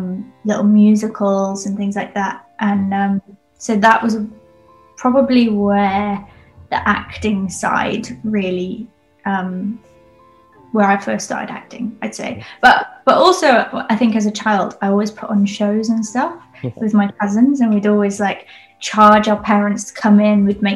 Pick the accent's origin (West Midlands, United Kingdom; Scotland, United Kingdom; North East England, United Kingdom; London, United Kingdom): West Midlands, United Kingdom; I grew up in the middle of nowhere and there wasn't really, I grew up in Shropshire and there wasn't much going on in terms of theatre.